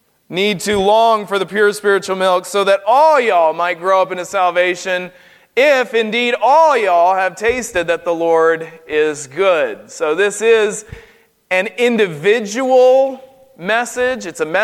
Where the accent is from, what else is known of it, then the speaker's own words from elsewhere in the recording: North Carolina, United States; I'm from North Carolina, which is a state in southern United States, and I don't really have an accent, but I grew up in an area where everybody talked like this